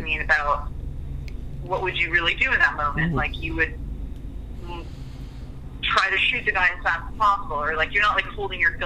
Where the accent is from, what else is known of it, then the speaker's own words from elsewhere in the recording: New York, United States; I, growing up in New York, used to go to a restaurant